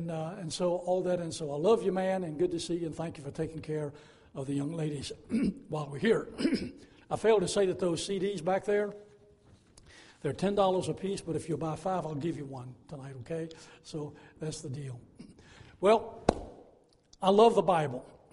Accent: Lynchburg, Virginia, United States; I'm from Lynchburg, grew up in Lynchburg, Virginia, and going home for Christmas

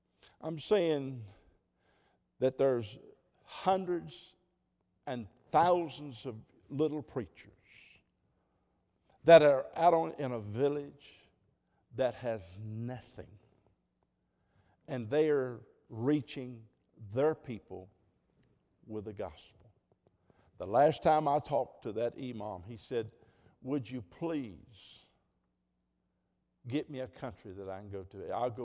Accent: United States; Well, I'm glad I'm an American, aren't you? I'm so thrilled about being American, I don't know what to do.

